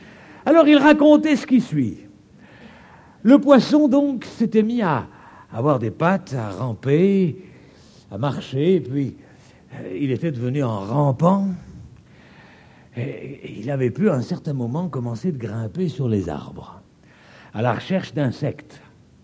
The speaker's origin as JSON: {"language": "French", "country": "France", "accent": "French", "said": "à cause de mon accent, comme vous le remarquez, j'ai un accent, paraît-il, un accent français."}